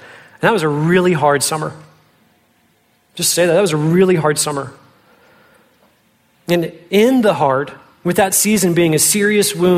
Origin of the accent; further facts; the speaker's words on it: Fort Worth, Texas, United States; I was praying and hoping that the Lord would give an opportunity to come back to my hometown, Fort Worth, to pastor.